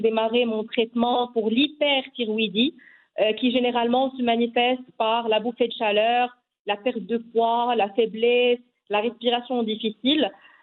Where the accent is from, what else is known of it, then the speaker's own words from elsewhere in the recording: Casablanca, Casablanca-Settat, Morocco; j'ai 27 ans. Je suis de Casablanca, j'ai toujours habité à Casa et je suis d'origine de Khribga.